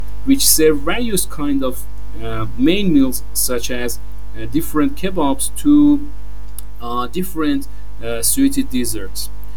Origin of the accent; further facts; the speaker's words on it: Iran; various kinds of restaurants in my home country, I mean Iran.